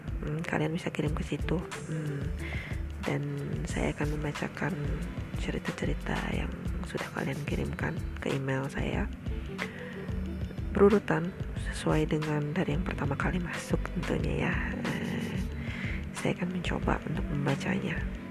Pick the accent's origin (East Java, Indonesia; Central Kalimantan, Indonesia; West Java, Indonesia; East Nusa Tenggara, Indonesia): West Java, Indonesia; Bandung; saya ini tinggal di Bandung, asli orang Bandung. Gak asli-asli juga sih, ibu saya orang Jawa, Malang, tepatnya Jawa Timur.